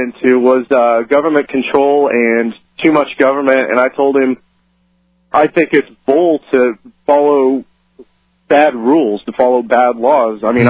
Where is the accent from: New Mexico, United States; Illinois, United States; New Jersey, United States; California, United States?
Illinois, United States; I'm from Illinois, and he calls me